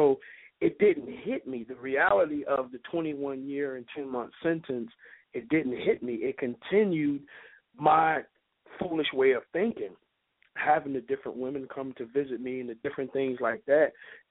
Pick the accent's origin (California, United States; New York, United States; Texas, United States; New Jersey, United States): California, United States; While growing up in California, I always remembered the life that my father had lived